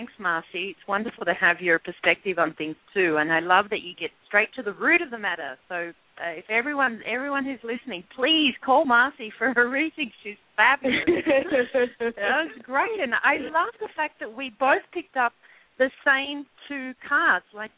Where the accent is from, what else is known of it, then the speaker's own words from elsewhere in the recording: Australia; I know I'm Australian, so I don't even understand what a pound is.